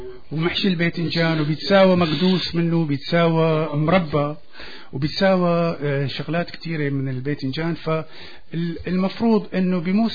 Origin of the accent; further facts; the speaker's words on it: Homs, Homs Governorate, Syria; أنا بدي أقول أزكية لأنه أنا حمصي طبعا